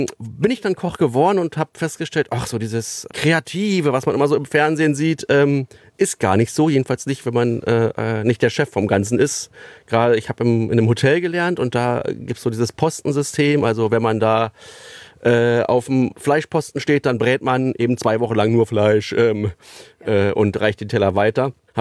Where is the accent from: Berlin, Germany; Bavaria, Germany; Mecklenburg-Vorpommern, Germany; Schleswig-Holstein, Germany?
Berlin, Germany; der Süden von Berlin, wo ich groß geworden bin